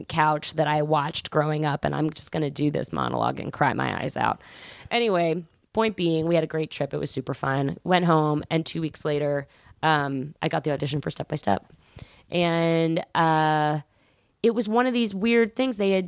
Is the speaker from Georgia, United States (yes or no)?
yes; Atlanta, Georgia, United States; Well, I was from Atlanta, and no one was doing that.